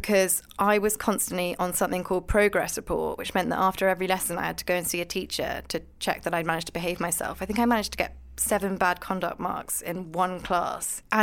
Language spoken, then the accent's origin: English; Scotland, United Kingdom; I am Scottish and a little bit posh.